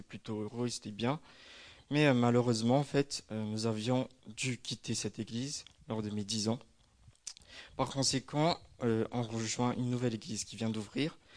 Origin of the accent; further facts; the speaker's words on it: Madagascar; j'ai 21 ans, je suis originaire de Madagascar